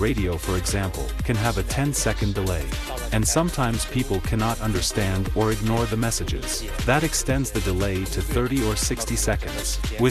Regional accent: Shanghai, China; English is a second language; It's been 20 years. I can finally race in my hometown to hit new limit of the car and myself.

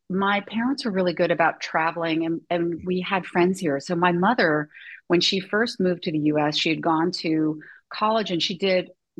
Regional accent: Ohio, United States; now in San Francisco, United States; I was born and raised in Ohio, Midwest, because it's where my parents sort of ended up getting work and a job.

